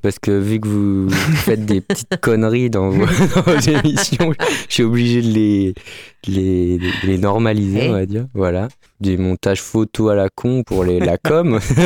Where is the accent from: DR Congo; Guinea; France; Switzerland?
France; Le Mans, Pays de la Loire; born there; Non, moi je suis né au Mans. Je suis né au Mans.